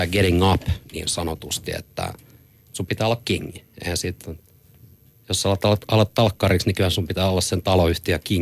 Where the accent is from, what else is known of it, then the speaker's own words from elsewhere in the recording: Korso, Uusimaa, Finland; Ehkä se, että me tultiin Korsosta.